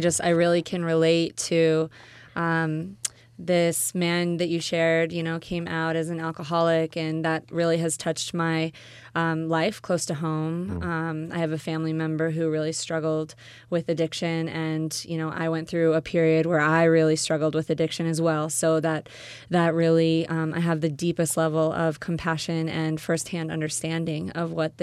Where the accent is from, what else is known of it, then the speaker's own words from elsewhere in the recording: Midwest, United States; Yeah, I mean, I grew up in the Midwest. I went to school at Rice University in Texas